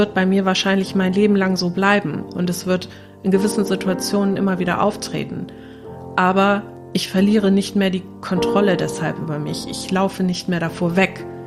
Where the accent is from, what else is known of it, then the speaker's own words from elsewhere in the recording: Wuppertal, North Rhine-Westphalia, Germany; ich bin 39 Jahre alt. Ich komme aus Wuppertal